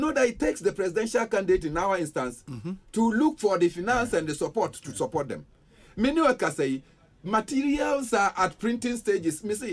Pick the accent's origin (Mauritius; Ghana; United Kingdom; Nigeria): Ghana; To me, I as a Ghanaian will say that, okay, our system probably of justice is trying to...